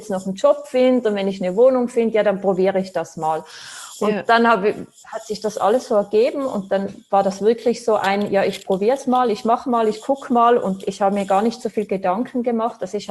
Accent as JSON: {"language": "German", "region": "Tyrol", "country": "Austria", "tie": "born or raised there"}